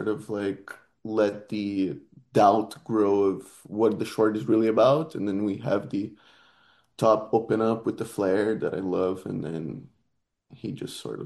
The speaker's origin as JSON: {"language": "English", "region": "Rio de Janeiro", "country": "Brazil", "said": "I'm from Rio"}